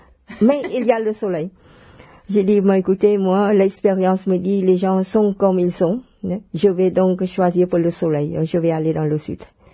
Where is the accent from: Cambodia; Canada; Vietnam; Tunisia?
Cambodia; now in France; Quand j'étais jeune, parce que le Cambodge était sous protectorat français, et nous avons